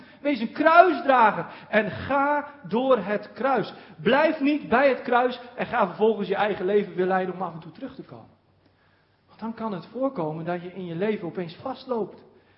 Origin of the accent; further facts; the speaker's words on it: Drenthe, Netherlands; moved away as an adult; weggetrokken van mijn geboortegrond, het land in. Terwijl mijn familie, dat heeft ooit een keer iemand uitgezocht, al meer dan 300 jaar op dezelfde plek in Drenthe woont zo ongeveer.